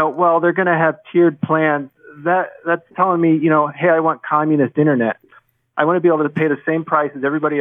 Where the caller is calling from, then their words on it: Nebraska, United States; I'm calling from Nebraska.